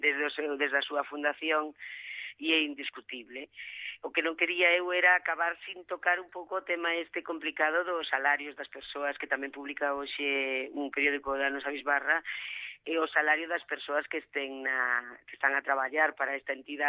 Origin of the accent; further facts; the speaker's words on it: Vigo, Galicia, Spain; como boa viguesa